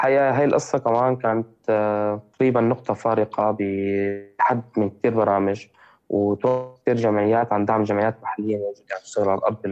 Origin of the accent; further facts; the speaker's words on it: Syria; now in Lebanon; نحن كسوريين بلبنان نحن ما عندنا حقوق اللاجئين بأي بلد ثاني.